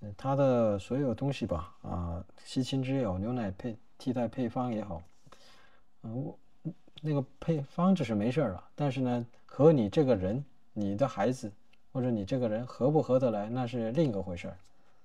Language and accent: Chinese; China; 我们中国人是有坐月子的这个习俗